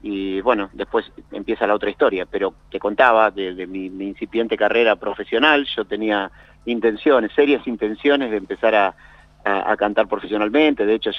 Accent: La Matanza, Buenos Aires Province, Argentina; Yo soy de La Matanza, y bueno, me tocó ir un poco lejos de mi casa

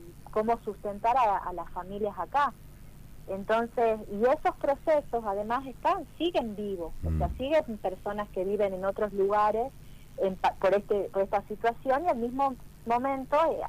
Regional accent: Tucumán, Argentina; como tucumanos y tucumanas

